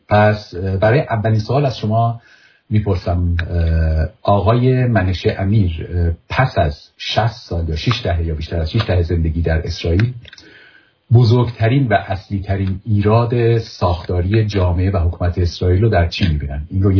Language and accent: Persian; Iran; من به عنوان یک ایرانی که کشور و مردم اسرائیل رو دوست دارم